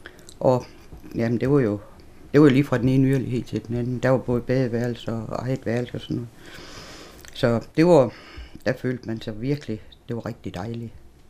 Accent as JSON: {"language": "Danish", "town": "Horsens", "region": "Central Denmark Region", "country": "Denmark", "tie": "born there", "said": "og jeg er født i Christianholmsgade i Horsens i november 1946."}